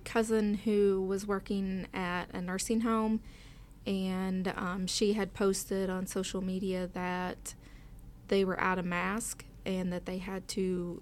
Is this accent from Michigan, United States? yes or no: no; Ashland, Kentucky, United States; Ashland, Kentucky.